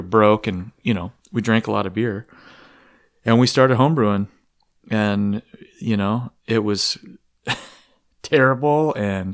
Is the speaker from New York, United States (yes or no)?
no; Alaska, United States; because I grew up in Alaska. I was born in Alaska.